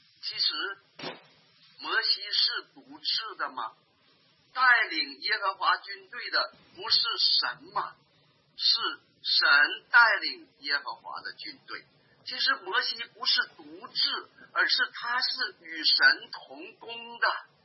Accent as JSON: {"language": "Chinese", "region": "Northeast China", "country": "China", "said": "我不知道我们东北人会说你还是个男人吗？"}